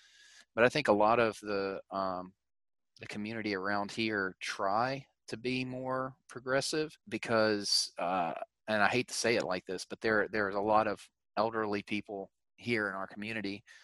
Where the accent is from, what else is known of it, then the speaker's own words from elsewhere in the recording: Mississippi, United States; I grew up in Southeast Mississippi, over closer to Alabama, and it is not as open-minded over there.